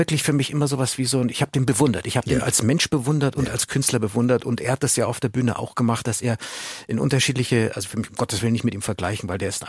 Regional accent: Munich, Bavaria, Germany; Ich bin Münchner, ja freilich, ja logisch.

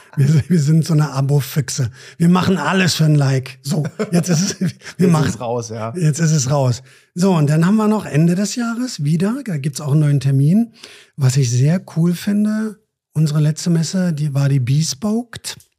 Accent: Berlin, Germany; für uns als Berliner.

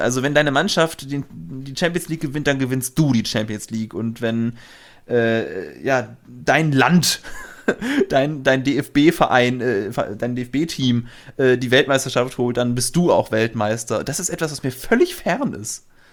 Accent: Goslar, Lower Saxony, Germany; wir kommen ja nun beide aus Goslar im Harz.

